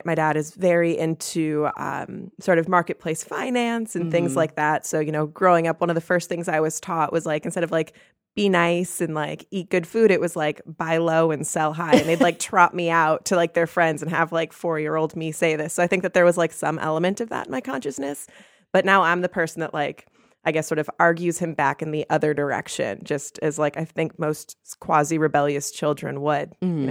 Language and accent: English; Illinois, United States; No, I grew up just outside Chicago.